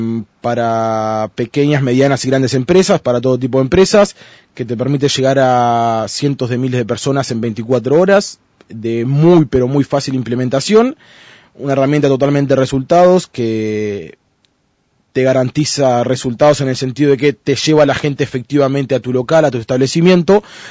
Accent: Salto, Uruguay; moved away as an adult; vivo solo porque soy oriundo de Salto, entonces vivo, a los 18 años me vine a estudiar.

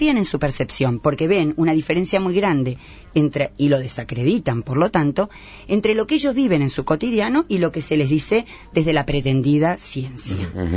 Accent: Uruguay; hemos demostrado saber tomar como colectivo uruguayo tan buenas decisiones

